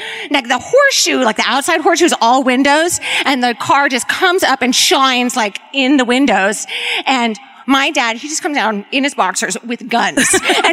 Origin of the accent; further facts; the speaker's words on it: Bakersfield, California, United States; I'm from Bakersfield.